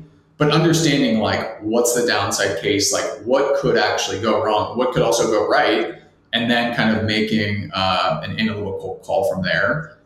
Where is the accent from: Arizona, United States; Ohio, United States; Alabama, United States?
Ohio, United States; I mean, I'm from Ohio. I had spent some time in New York and was living obviously in the West Coast after grad school.